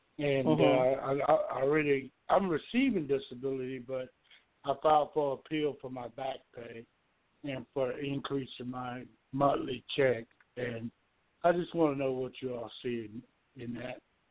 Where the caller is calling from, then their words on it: Georgia, United States; I'm calling from Georgia.